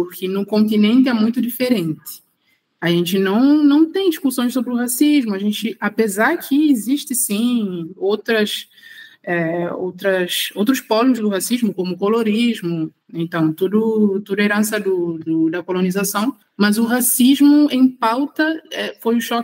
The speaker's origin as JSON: {"language": "Portuguese", "town": "Praia", "region": "Santiago", "country": "Cape Verde", "tie": "born or raised there", "moved": "as an adult", "lives_now": "Brazil", "said": "Então, nasci em Cabo Verde. Cabo Verde é um arquipélago de 10 ilhas, eu sou da capital, de Santiago, praia. Eu tenho 24 anos, eu vim de Cabo Verde para estudar aqui no Brasil."}